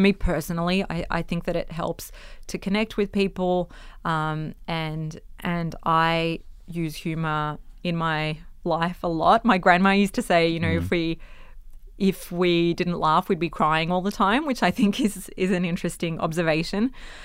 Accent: Australia; if they care about me being this Yugo kid growing up in Australia

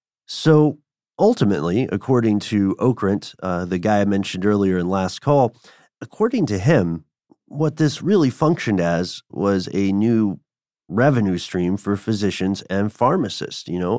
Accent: Tennessee, United States; accent: Tennessee; this is tough for my Tennessee accent, the so-called pill mills.

